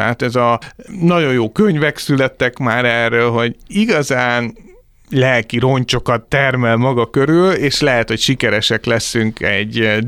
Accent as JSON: {"language": "Hungarian", "country": "South Korea", "second_language": "Hungarian", "said": "dél-koreaiként"}